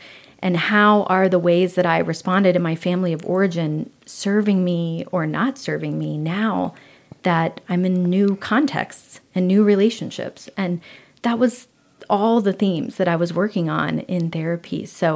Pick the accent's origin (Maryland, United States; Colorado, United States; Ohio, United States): Ohio, United States; I grew up in Ohio, in a really small town, and I am number two of five.